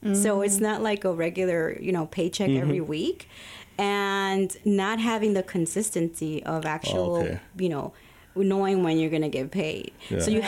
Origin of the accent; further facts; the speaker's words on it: Chicago, Illinois, United States; Yeah, born and raised in Chicago. I grew up in Logan Square.